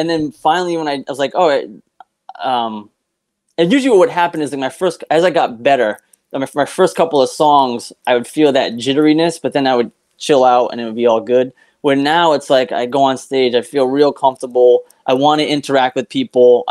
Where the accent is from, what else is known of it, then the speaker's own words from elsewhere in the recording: Rhode Island, United States; I grew up in Rhode Island, but I think the furthest I went to Disney World once